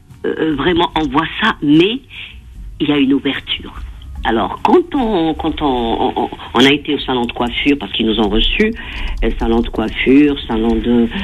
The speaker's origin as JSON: {"language": "French", "country": "Algeria", "lives_now": "France", "said": "je suis une arabe, je suis une algérienne."}